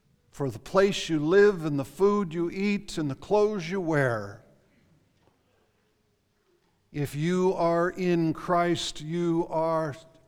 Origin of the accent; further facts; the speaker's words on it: United States; I'm an American. I want all that I can get too.